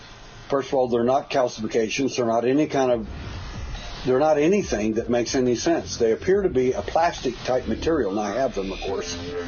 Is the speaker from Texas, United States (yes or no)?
yes; Texas, United States; born there; I was born at night, 7:30 at night, as a matter of fact, and I was born in Texas, but it wasn't last night.